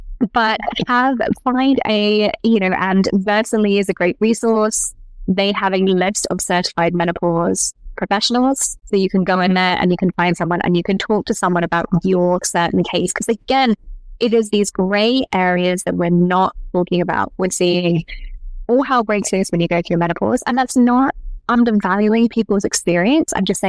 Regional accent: United Kingdom; I'm British, we swear a ton.

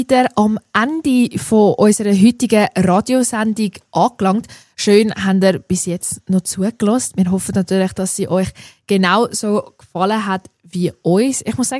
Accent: Switzerland

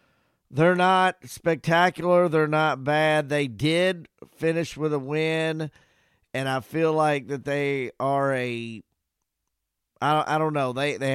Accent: Louisville, Kentucky, United States; And I'm obviously from Louisville pulling for him.

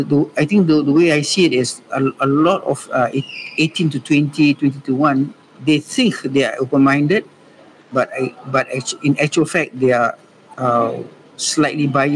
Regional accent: Malaysia; I think that's the essence of being the good part of being Malaysian. We are probably kind and we are open

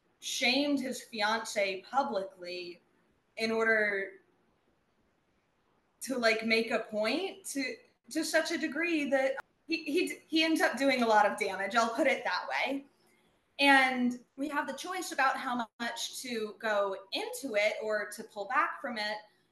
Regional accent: Southeast, United States; I grew up in the Southeast, which had its own shenanigans with that.

